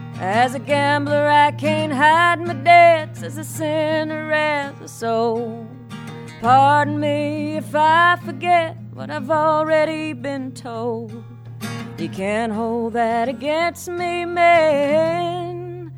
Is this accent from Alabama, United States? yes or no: yes; Alabama, United States; There's a song I wrote about growing up in Alabama with my baby sister. We used to drive to school every day with our mama in the car and sing three-part harmony.